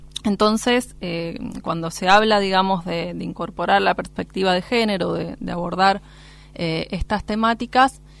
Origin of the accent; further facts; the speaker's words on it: Mendoza, Argentina; soy mendocina.